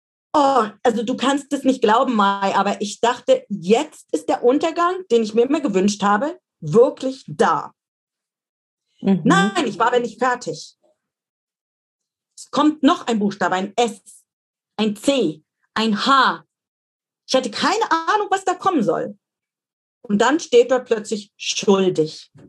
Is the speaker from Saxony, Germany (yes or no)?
yes; Dresden, Saxony, Germany; in meine Heimatstadt Dresden